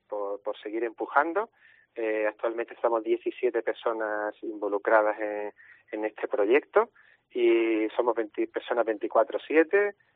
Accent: Málaga, Andalusia, Spain; somos malagueños, somos andaluces y españoles.

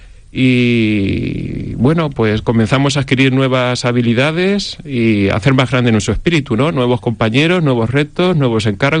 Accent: Albacete, Castilla-La Mancha, Spain; Bueno, pues eso, soy de Albacete, manchego, como nosotros decimos

